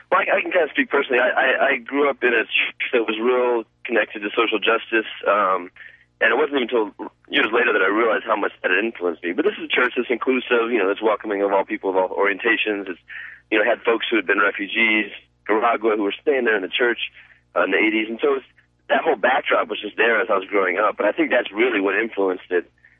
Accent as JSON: {"language": "English", "town": "Denver", "region": "Colorado", "country": "United States", "tie": "born or raised there", "also_born_or_lived": "Dallas, United States / Nacogdoches, United States / Rhode Island, United States", "said": "I was born in Dallas, Texas, and lived in Nacogdoches for a brief stint, and then came up here to Denver, Colorado. Lived here the rest of my life, except for about 7 years in Rhode Island. And so I'm from Denver, basically."}